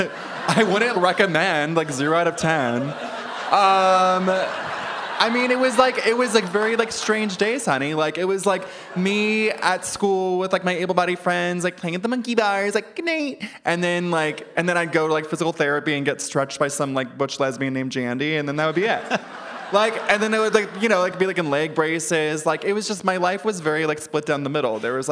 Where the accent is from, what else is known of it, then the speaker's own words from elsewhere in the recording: Ventura, California, United States; that's Ventura, California for you, honey. We're behind. I'm from Ventura.